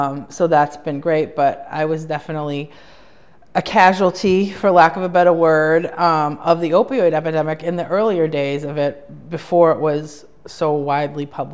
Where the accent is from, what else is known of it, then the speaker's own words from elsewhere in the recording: Massachusetts, United States; I grew up here on the North Shore of Boston, not in Danvers, but in a town about 15 minutes away. So my whole life has basically been spent in this geographical location.